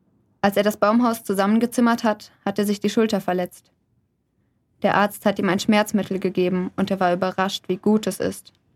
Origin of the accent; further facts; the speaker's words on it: Butzbach, Hesse, Germany; ich komme aus Butzbach, gehe da aufs Weidegymnasium